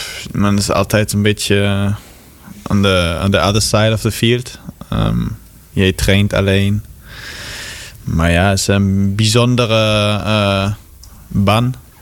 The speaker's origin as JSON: {"language": "Dutch", "region": "Bremen", "country": "Germany", "second_language": "Dutch", "moved": "yes", "lives_now": "Netherlands", "said": "Ik kom uit Bremen. Dit is een beetje in de noord van Osnabrück."}